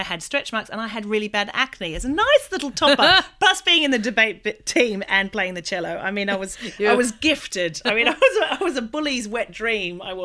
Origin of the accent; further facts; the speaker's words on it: Australia; well, I'm Australian